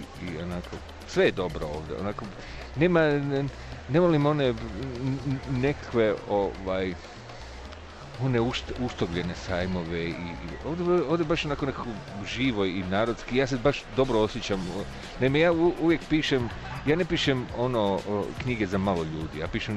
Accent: Split, Split-Dalmatia County, Croatia; Zapravo, ja sam iz Splita

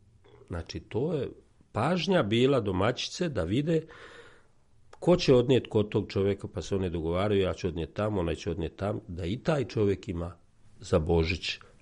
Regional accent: Derventa, Republika Srpska, Bosnia & Herzegovina; now in Zemun, Serbia; Ja sam rođen iz Bosne, Dugore, Sjeverna Bosna, okolica Dervente. Kod nas se nosio badnjak.

